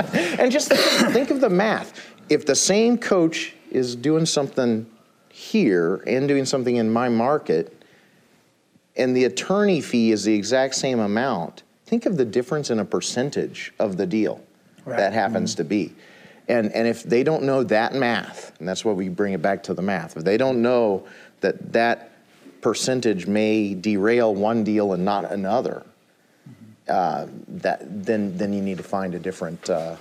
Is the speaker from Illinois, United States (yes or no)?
yes; Illinois, United States; I'm from Illinois.